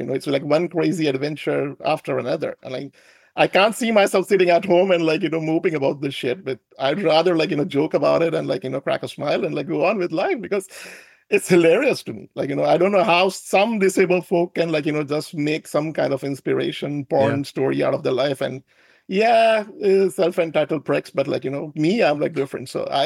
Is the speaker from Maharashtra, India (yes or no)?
yes; Mumbai, Maharashtra, India; Well, I'm from Mumbai, India. I'm born and brought up in India.